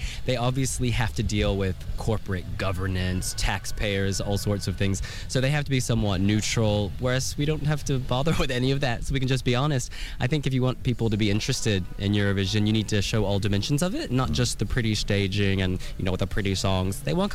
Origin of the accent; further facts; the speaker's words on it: Fayetteville, Georgia, United States; So I grew up in Georgia, the state, obviously not the Republic of, in a town called Fayetteville, which is actually where Margaret Mitchell wrote Gone with the Wind.